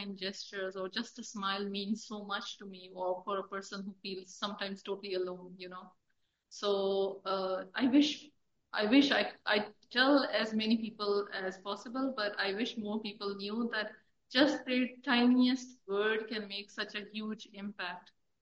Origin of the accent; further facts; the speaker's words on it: Pakistan; English is a second language; I'm from Pakistan